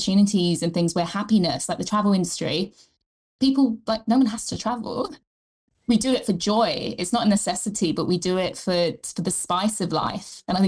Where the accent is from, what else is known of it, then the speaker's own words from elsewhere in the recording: England, United Kingdom; this was in London, I'm English